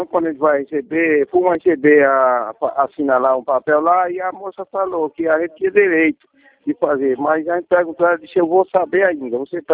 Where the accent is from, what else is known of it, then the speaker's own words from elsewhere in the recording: Timbaúba, Pernambuco, Brazil; Timbaúba. Nós somos aqui de Timbaúba.